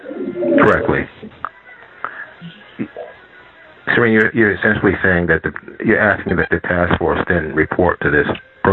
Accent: Midwest, United States; Unfortunately, I mean, I'm from the Midwest, and we just have a habit of simplifying things.

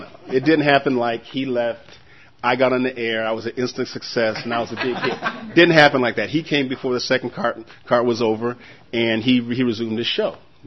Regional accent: Rochester, New York, United States; born there; I was born in Rochester, New York.

